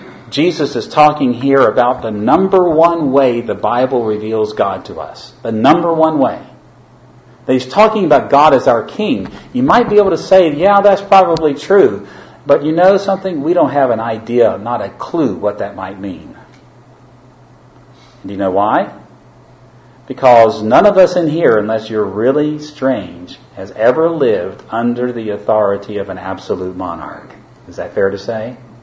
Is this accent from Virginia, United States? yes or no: yes; Virginia, United States; I come from Virginia. We have a great state flag.